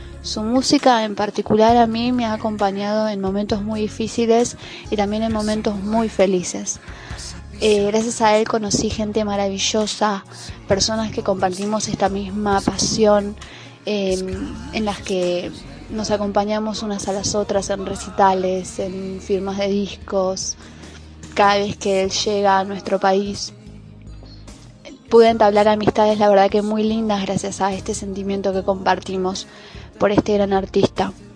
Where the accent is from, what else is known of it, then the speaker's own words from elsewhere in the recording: Buenos Aires, Argentina; de Buenos Aires, Argentina